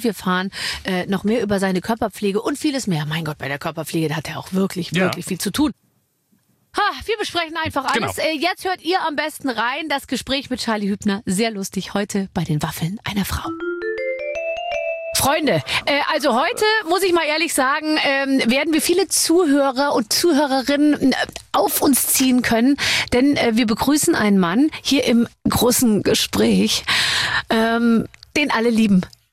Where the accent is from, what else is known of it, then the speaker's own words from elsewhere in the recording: Munich, Bavaria, Germany; ich komme ja aus München